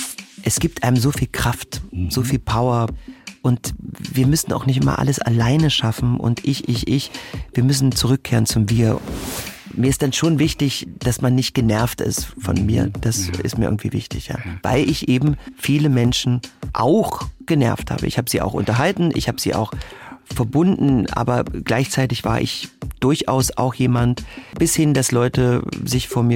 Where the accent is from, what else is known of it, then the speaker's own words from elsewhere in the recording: Magdeburg, Saxony-Anhalt, Germany; now in Dresden, Germany; Ich bin ja in Magdeburg groß geworden, aber ich würde jetzt nicht zurückziehen nach Magdeburg und habe mich seit Jahren für Dresden entschieden.